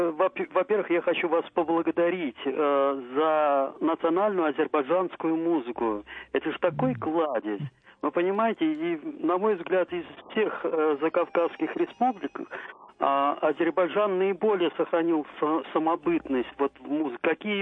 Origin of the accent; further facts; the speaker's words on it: Tver Oblast, Russia; Я родом из Тверской области